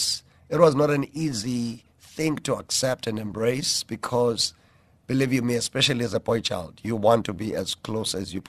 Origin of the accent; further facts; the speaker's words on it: Whittlesea, Eastern Cape, South Africa; also born or lived in Queenstown; now in Cape Town, South Africa; I was born in Queenstown, a small town called Queenstown, in the Eastern Cape, and born and raised there in a smaller part of the Eastern Cape called Whittlesea. And so I then moved to Cape Town in 1999, and I have been living here since then.